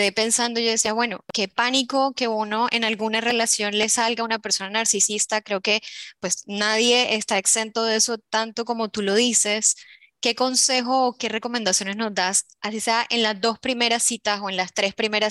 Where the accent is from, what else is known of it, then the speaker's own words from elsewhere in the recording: Colombia; Yo soy de Colombia.